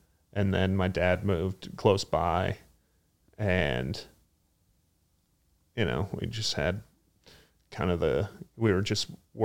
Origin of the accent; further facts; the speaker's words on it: Loveland, Colorado, United States; also born or lived in Boulder; I was in a, like a smaller school in my original home, in my hometown called Loveland, Colorado.